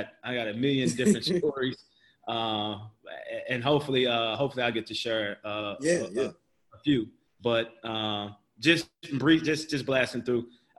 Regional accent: St. Louis, Missouri, United States; Well, for me, I grew up in St. Louis my whole life.

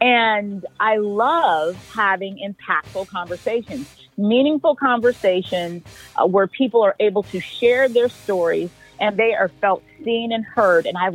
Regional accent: Bahamas; also born or lived in United States / Italy; I am from the Bahamas. I was educated in boarding schools in the northeastern part of the United States and Europe.

